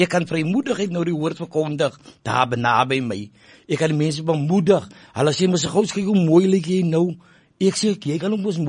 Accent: Elsies River, Western Cape, South Africa; ek is van Kenoot, Jelsies River

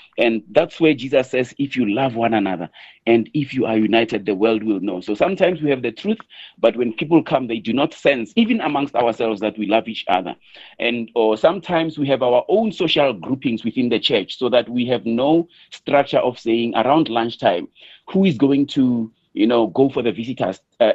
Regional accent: Cape Town, Western Cape, South Africa; I'm from the Western Cape, from Cape Town, but now I'm visiting Pretoria, I'm visiting my friend.

